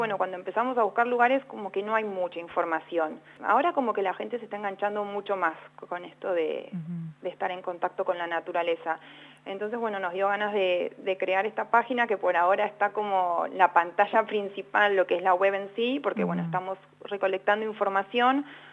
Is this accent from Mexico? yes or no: no; Buenos Aires, Argentina; los que estamos vivimos en la ciudad, yo que soy de Buenos Aires